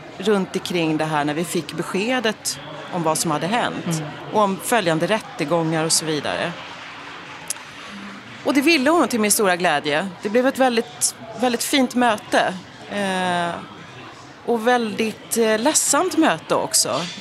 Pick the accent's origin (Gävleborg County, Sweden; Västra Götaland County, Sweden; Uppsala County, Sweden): Uppsala County, Sweden; Bålsta; Sen åker jag hem till Bålsta där jag växte upp några dagar senare